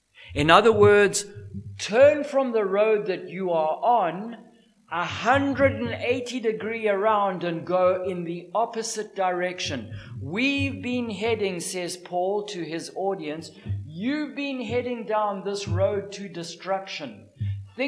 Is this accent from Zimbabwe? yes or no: yes; Zimbabwe; having been born and raised in Zimbabwe, fought in the Zimbabwean war